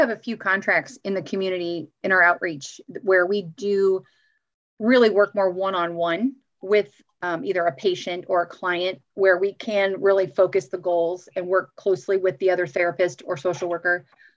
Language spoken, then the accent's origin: English; St. Louis, Missouri, United States; I did. I grew up in St. Louis.